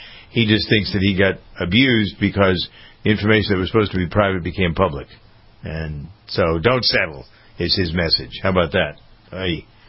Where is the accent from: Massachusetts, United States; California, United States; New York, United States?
Massachusetts, United States; Framingham; In my hometown of Framingham, Massachusetts